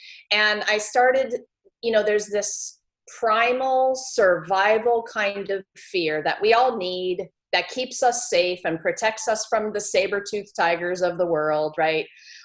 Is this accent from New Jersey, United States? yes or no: no; San Francisco, California, United States; moved away; I'm a California girl. I grew up in San Francisco, moved across the country. When I met a guy, you know, we do that for love sometimes. And I've been here on the East Coast for 30 years